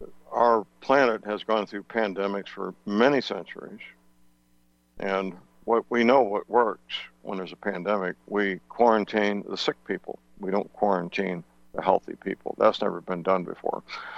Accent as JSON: {"language": "English", "region": "Missouri", "country": "United States", "tie": "born or raised there", "said": "especially here in Missouri, in my home state."}